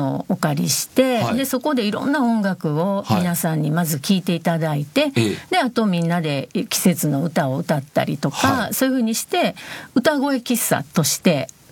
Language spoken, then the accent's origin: Japanese; Osaka, Japan; accent: Osaka dialect; でもね、なかなか大阪弁が抜けなくて、